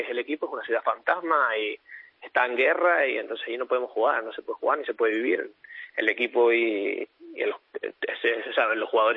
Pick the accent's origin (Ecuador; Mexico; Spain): Spain; moved away as an adult; desde que me fui de España y empecé a jugar en Polonia